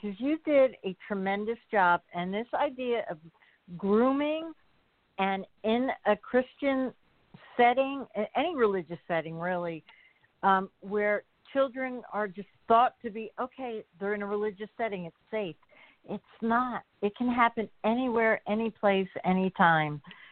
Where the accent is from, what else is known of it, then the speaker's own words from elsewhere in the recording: New Jersey, United States; from New Jersey, a counselor, advocate, and life coach.